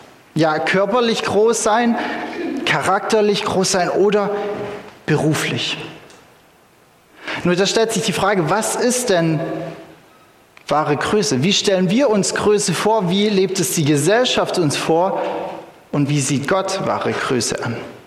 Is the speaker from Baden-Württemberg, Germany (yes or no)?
yes; Baden-Württemberg, Germany; Ich freue mich, hier bei euch in Sindelfingen sein zu dürfen. … habt ihr ja schon gehört. Ich komme ursprünglich aus der Ulmer Gegend und studiere gerade an der ITA in Bad Liebenzell.